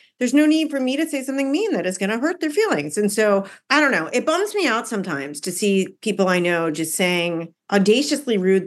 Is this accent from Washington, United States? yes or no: yes; Seattle, Washington, United States; also born or lived in New York; now in Los Angeles, United States; No, I'm not from LA. I'm actually from Seattle